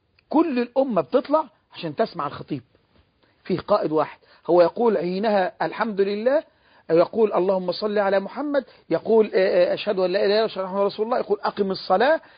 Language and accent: Arabic; Egypt; وقبرها عندنا في مصر